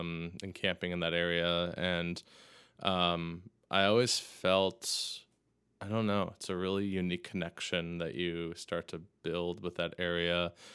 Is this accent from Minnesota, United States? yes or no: yes; Minnesota, United States; given that I've grown up in Minnesota and close enough. I grew up in the Twin Cities area, but you know, growing up visiting Lake Superior and having those memories